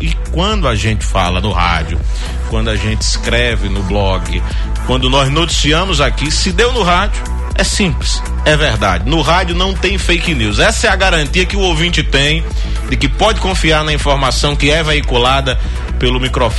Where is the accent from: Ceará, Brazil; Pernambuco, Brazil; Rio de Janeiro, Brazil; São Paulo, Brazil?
Pernambuco, Brazil; Salgueiro; eu vim de Salgueiro, Pernambuco